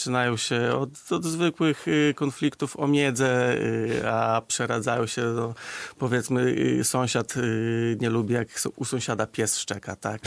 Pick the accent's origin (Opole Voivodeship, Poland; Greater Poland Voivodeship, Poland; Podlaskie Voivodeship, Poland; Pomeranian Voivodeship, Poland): Podlaskie Voivodeship, Poland; Augustów; wychowałem się na tej dzielnicy, tak 27 lat tam mieszkałem, także bardzo dobrze znam swoją dzielnicę terenowo